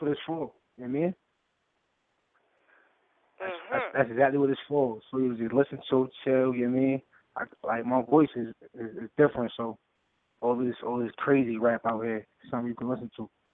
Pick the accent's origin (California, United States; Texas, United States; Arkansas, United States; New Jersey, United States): New Jersey, United States; Jersey City; Jersey City. I'm from Lafayette Projects. That's where I was born at, Jersey City.